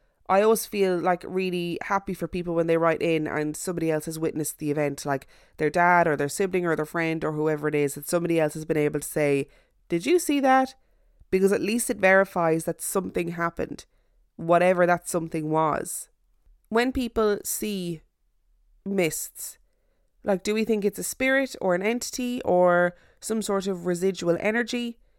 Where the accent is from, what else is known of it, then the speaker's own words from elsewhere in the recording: Bristol, South West England, United Kingdom; an area not far from my hometown of Bristol in the UK.